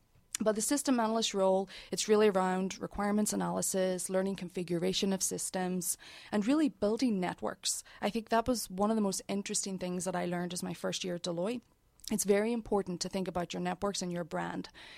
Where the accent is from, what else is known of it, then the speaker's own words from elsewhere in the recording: Northern Ireland, United Kingdom; now in United States; Basically, I grew up in Northern Ireland. That's also where I attended university. And I've always wanted to come to the United States and work.